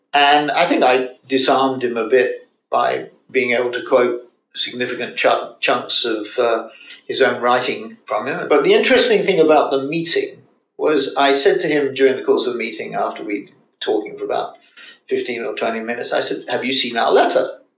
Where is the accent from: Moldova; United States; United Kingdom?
United Kingdom; London; child from a Jewish background in the ghetto, as I call it, of Northwest London. I was born in Golders Green in a block of flats called Queensborough Court, and we graduated to Mill Hill, which was also in Northwest London.